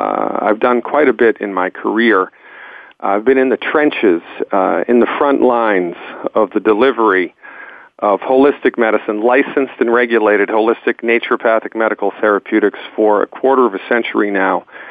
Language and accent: English; Nantucket, Massachusetts, United States; Well, I grew up born and raised in Nantucket Island, Massachusetts, did my pre-med undergrad work at the University of Massachusetts in Amherst, Massachusetts.